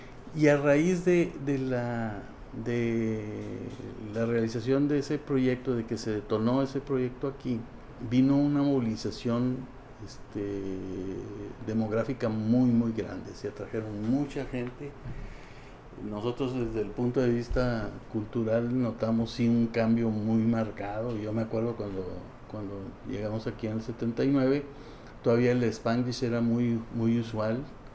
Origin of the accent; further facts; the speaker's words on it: Saltillo, Coahuila, Mexico; soy originario de Saltillo, pero radicado aquí en la frontera desde hace 44 años. El interés por todo lo cultural, etcétera, es desde temprana edad, allá en mi natal Saltillo.